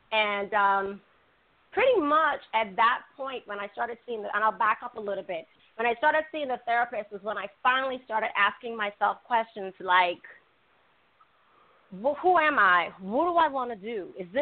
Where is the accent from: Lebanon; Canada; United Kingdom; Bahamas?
Bahamas; also born or lived in Italy / Japan / Spain / Puerto Rico; now in Hawaii, United States; I grew up in the Bahamas, and I am a military spouse, as you mentioned. I have lived pretty much around the world. I have lived in Italy, Japan, Spain, Puerto Rico, and I've done a little bit in the continental U.S.